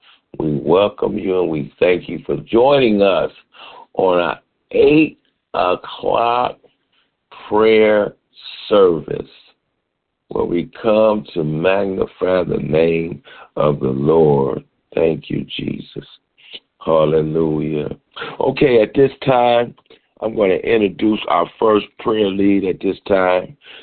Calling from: Richmond Heights, Ohio, United States; I'm coming from Richmond Heights, Ohio.

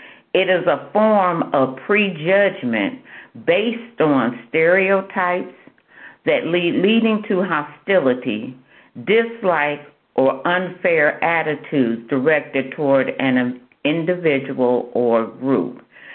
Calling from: Bedford Heights, Ohio, United States; It's Friday, and … I'm coming from Bedford Heights, Ohio.

